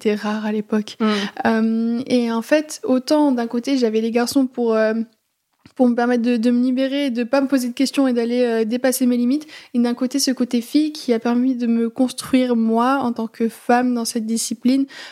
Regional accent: Aix-en-Provence, Provence-Alpes-Côte d'Azur, France; now in Paris, France; j'ai 20 ans, je suis à Paris, moi je suis originaire d'Aix-en-Provence

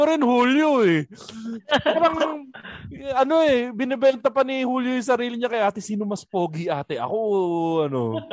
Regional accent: Taguig, Metro Manila, Philippines; Pero alam ko yung lugar na yan kasi taga-Taguig ako dati. Sa may ano, kabilang side ng app ng ano, ng BGC. Pagtawid ng C5.

